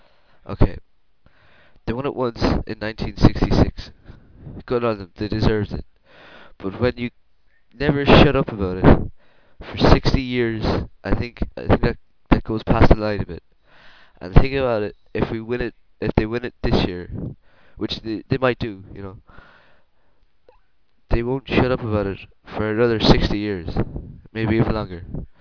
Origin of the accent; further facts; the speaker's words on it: Ireland; And no, before you ask, I'm not Italian. I am Irish. And yes, you probably get it from my name that Italian, but I'm not.